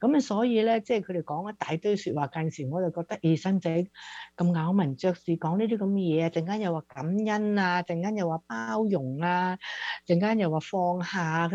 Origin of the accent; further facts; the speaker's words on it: Hong Kong; now in United States; 你知道我哋香港人咧就茶餐廳就不離㗎啦